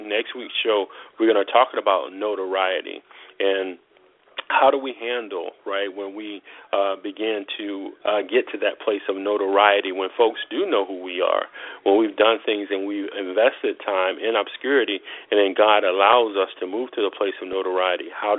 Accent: Florida, United States; now in Georgia, United States; So I'm actually a Georgian now, still a Floridian at heart, but I'm in Georgia now.

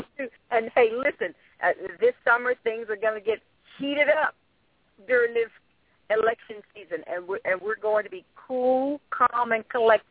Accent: Atlanta, Georgia, United States; I was raised in Atlanta, and it gets hot.

